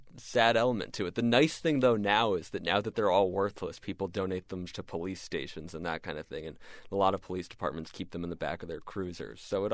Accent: Cape Cod, Massachusetts, United States; I grew up on Cape Cod, Massachusetts, and I remember going to this Dick and Ellie's flea market

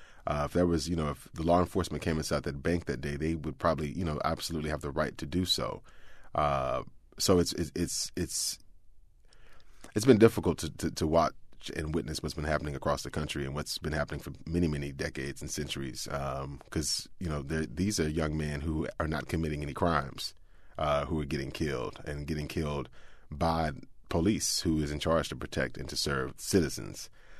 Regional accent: Houston, Texas, United States; I grew up outside of Houston. So I grew up sort of in the area, you know, it was working class suburbs down in Houston.

